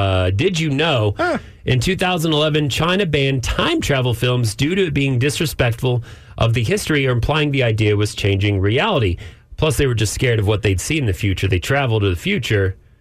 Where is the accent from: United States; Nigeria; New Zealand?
New Zealand; accent: New Zealand; You know what? I've been trying to get back to my New Zealand accent.